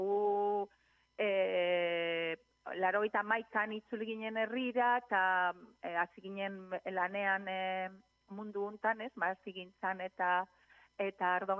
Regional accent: Villabuena de Álava, Basque Country, Spain; ni Eskuernagakoa naiz, Bilabuena de Alabakoa

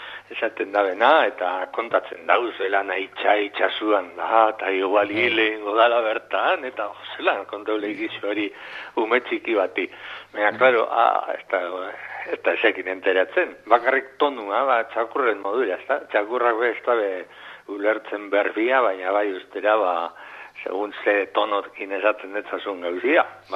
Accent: Eibar, Basque Country, Spain; now in Lekeitio, Spain; ni Lekitxon bizi naiz, Eibartarra naiz, baina Lekitxon bizi naiz

